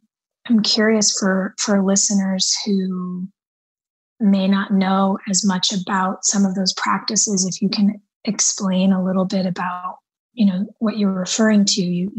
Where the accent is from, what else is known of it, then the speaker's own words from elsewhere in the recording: California, United States; I grew up in Southern California.